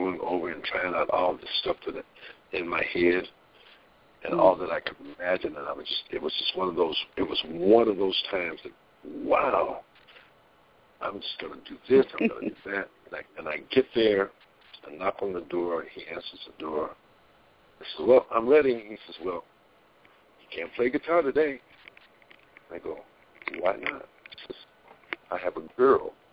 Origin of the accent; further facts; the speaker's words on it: New Mexico, United States; Now, I'm from New Mexico, so there are a lot of small towns, communities around New Mexico.